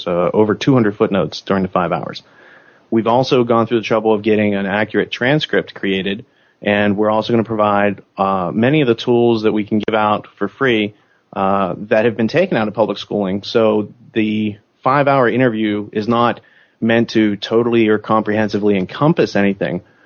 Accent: Pennsylvania, United States; He's from Western Pennsylvania. I'm from Western Pennsylvania.

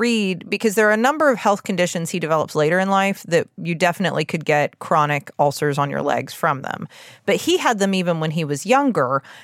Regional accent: United States; I as an American, I'm like, that seems dramatic.

